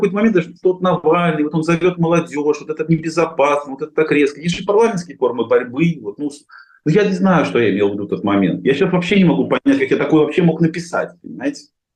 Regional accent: Saint Petersburg, Russia; я прежде всего петербуржец, да, когда меня там спрашивали про происхождение, значит, евреи или русские, я говорю, я не еврей, не русский, я петербургский.

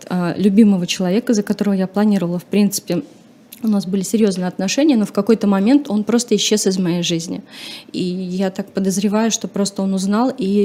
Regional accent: Chuvashia, Russia; И эта девочка из деревни, ну, получается, на тот момент я из села, из Чувашии, недалеко, то есть это сельская местность.

